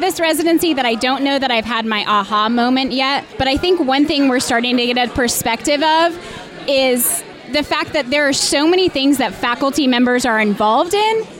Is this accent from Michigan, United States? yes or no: yes; Flint, Michigan, United States; I'm from Michigan. I grew up outside of Flint.